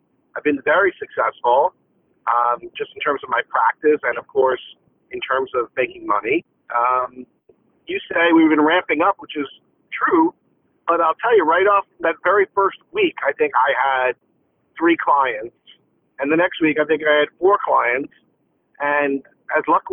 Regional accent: New Jersey, United States; Well, I'm from New Jersey. I grew up around here on the Jersey Shore, and I went to college in Boston.

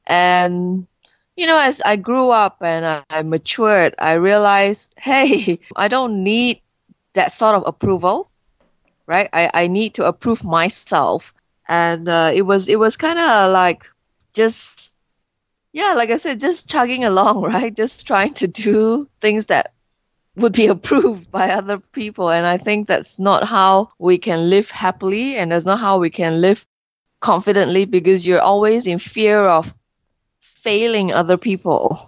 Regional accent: Malaysia; now in Myanmar; So I'm actually a Malaysian, but I live in Myanmar and have been living here for the last 4.5 years.

